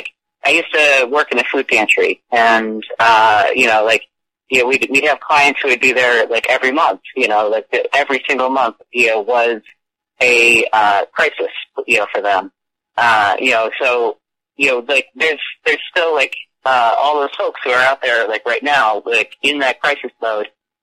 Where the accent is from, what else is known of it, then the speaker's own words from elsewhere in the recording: New York, United States; now in Buffalo, United States; I grew up in Central New York, and then went to school in Albany. But my folks are from Buffalo, so that's how I wound up out here.